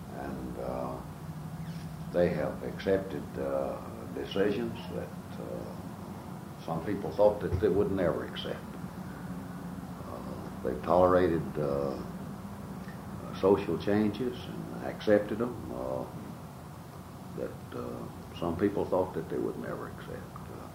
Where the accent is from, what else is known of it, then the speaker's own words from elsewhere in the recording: Birmingham, Alabama, United States; now in Montgomery, United States; When I came to Montgomery, I came from a place from Birmingham. I hadn't lived here.